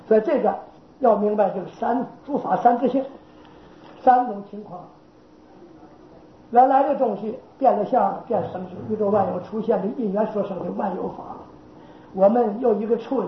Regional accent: Northeast China, China; now in Taiwan; 海洋气候比我们东北看见那个一人皓月当空的秋天，跟我家乡月的不一样

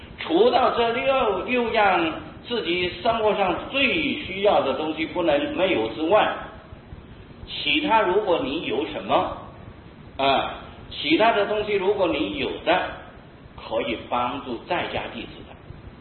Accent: Taiwan; 可是我们台湾人有一个习惯，认为皈依就是拜师

